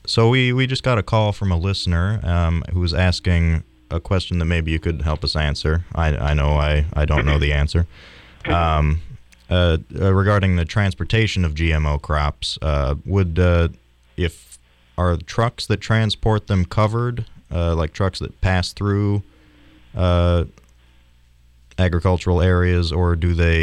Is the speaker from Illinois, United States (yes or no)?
yes; Illinois, United States; because I'm from Western Illinois, and I'm used to seeing, you know, humongous rolling fields of alfalfa and soy and corn pretty much for miles.